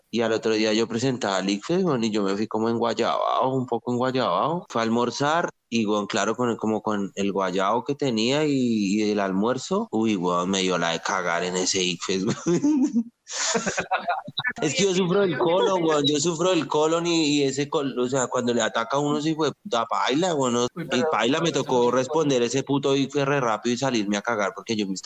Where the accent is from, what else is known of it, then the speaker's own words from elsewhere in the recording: Colombia; Ay, si somos colombianos